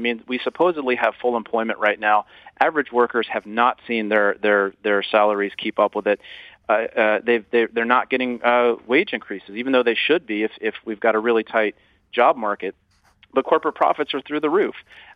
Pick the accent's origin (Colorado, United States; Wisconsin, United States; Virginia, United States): Wisconsin, United States; Scott Walker and the Republican-held legislature in my home state have cut a tremendous amount of money